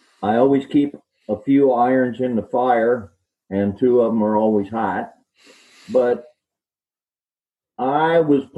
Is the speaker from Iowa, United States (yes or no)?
yes; Iowa, United States; moved away as an adult; now in California, United States; I owe everything I am to the education and the teachers that I had growing up in Iowa. When I was about 29, almost 30, I moved to California